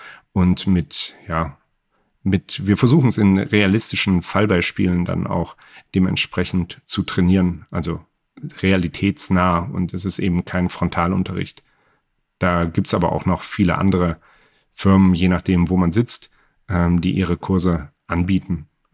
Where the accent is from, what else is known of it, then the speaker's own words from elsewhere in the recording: Rhineland, Germany; Und was ich als Rheinländer gelernt habe, der mit diesen, ja, komm, wir trinken zusammen, wir quatschen zusammen und Freundschaften aufgewachsen ist und damit groß geworden ist